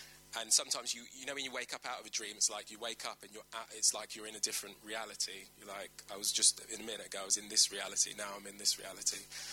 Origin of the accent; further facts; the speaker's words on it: Luton, East of England, United Kingdom; I come from Luton. We just lived in the town.